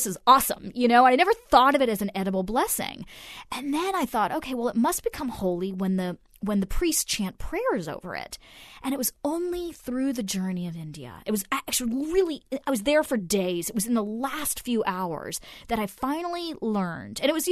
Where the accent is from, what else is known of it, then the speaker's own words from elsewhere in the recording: Germany; born there; first language Hindi; English is a second language; I go back and forth to India my whole life. I was born in Germany, but the very first language I spoke was Hindi, actually, as a toddler.